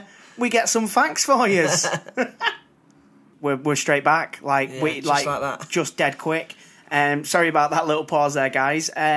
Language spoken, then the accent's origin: English; Wythenshawe, North West England, United Kingdom; Yeah, mate, I'm from Wivenshaw, right? So it's cheap and cheerful.